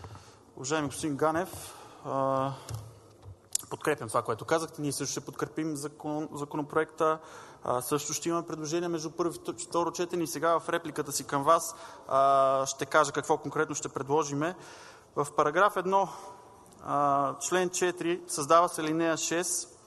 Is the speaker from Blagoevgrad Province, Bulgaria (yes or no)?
yes; Blagoevgrad, Blagoevgrad Province, Bulgaria; Също в моят роден град Благоевград